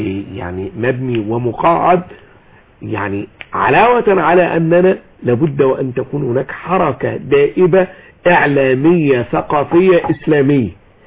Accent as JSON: {"language": "Arabic", "region": "Sharqia Governorate", "country": "Egypt", "said": "واحنا من الشرقيه فاهمين برضه"}